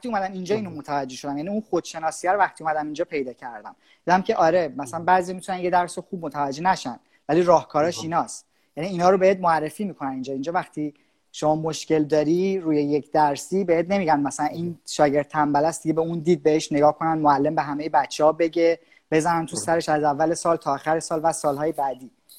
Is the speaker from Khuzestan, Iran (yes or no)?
yes; Ahvaz, Khuzestan, Iran; moved away as an adult; now in Southampton, United Kingdom; من متولد 20 مهر 1367 هستم، انگلستان ساوتهمپتون به دنیا اومدم، ولی بزرگ شده اهواز. بله بله بله، ولی بزرگ شده اهواز هستم. تا 20 سالگی اهواز بودم، بعد 20 سالگی برای ادامه تحصیل دوباره به ساوتهمپتون اومدم